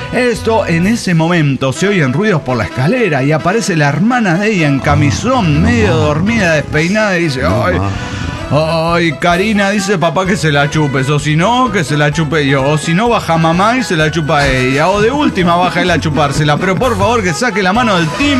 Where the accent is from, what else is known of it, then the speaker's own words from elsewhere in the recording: Tarija, Bolivia; de Guadalquivir, Tarija, Bolivia